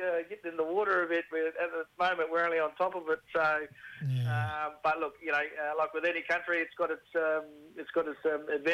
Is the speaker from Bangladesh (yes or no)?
no; South Australia, Australia; I'm from the Narunga Nation, which is down in South Australia, about 160 k's northwest of Adelaide.